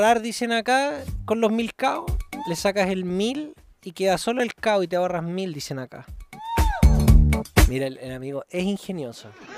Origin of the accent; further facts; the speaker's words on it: Puerto Montt, Los Lagos, Chile; born there; ¿Sabéis que yo nací en Puerto Montt? Nací en Puerto Montt. 13 de septiembre del 91.